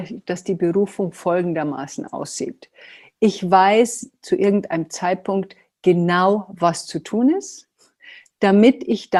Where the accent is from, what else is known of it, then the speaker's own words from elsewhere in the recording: Germany; Und das, wir sind auch Deutsche, das darf man nicht vergessen, da gab es auch so strikte gerade Linien.